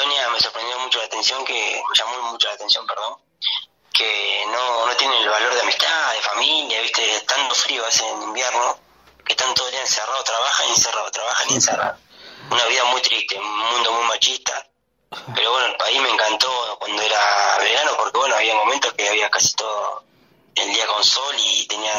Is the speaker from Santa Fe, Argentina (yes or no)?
no; General La Madrid, Buenos Aires Province, Argentina; yo arranqué en mi pueblo, se llama General Madrid